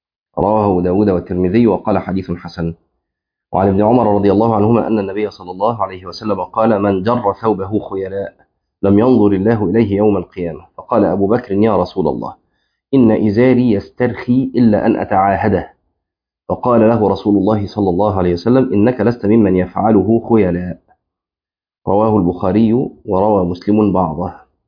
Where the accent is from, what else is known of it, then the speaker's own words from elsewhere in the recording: Egypt; اللي احنا بنسميه كعب عندنا في مصر ده في اللغة العربية اسمه عقب